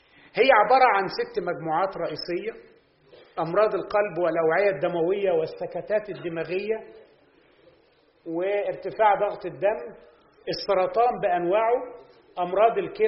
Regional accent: Egypt; التحدي مش عندنا في مصر بس، التحدي موجود في العالم كله.

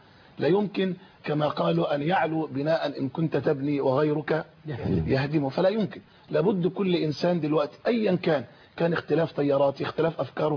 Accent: Suez, Suez Governorate, Egypt; إحنا بالنادي عندنا في السويس عاملين مصالحة ما بين كل الطيارات الفكرية،

